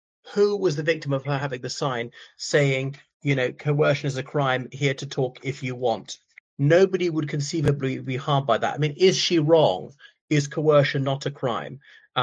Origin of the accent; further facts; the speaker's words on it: Ireland; o everyone … from Ireland.